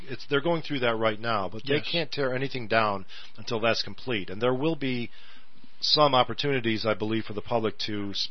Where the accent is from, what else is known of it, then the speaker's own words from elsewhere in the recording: New York Mills, New York, United States; I grew up in New York Mills, but I've always been an advocate for the city of Utica